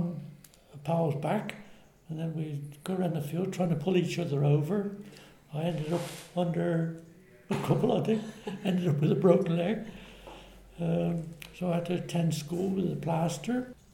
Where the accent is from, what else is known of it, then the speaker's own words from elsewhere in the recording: Great Whitley, West Midlands, United Kingdom; also born or lived in Stourport; I was born in Stourport, Lucy Baldwin's. Mm-hmm. Lived in Great Whitley pretty well all my life, apart from about 12 months I lived in Little Whitley when I got married. About 41 years I think it is now, yeah. I attended Great Whitley School